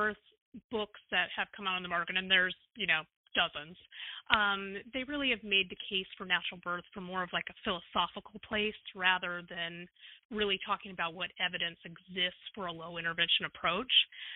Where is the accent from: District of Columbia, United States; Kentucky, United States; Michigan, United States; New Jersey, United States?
New Jersey, United States; like in my home state where I practice in New Jersey.